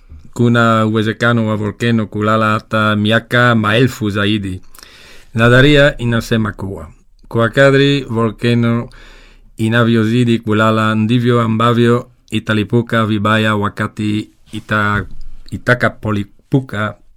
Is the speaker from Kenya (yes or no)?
no; Belgium; Mimi ni natoka Ubelgiji